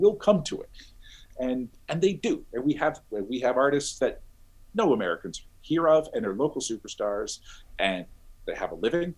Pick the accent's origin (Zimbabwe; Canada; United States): Canada; I'm a Canadian comedian.